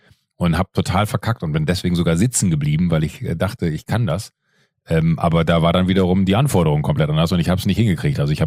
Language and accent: German; Aldenhoven, North Rhine-Westphalia, Germany; Ich bin in Aldenhoven dann zur Schule gegangen